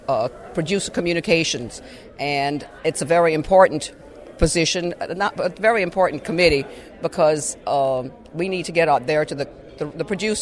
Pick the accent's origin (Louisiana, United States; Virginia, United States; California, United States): Louisiana, United States; from South Louisiana, what they call Cajun country.